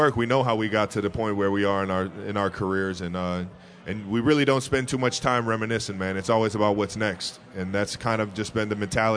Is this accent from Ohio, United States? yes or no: yes; Cleveland, Ohio, United States; it feels like I'm going back to the dinner table in my home growing up in Cleveland.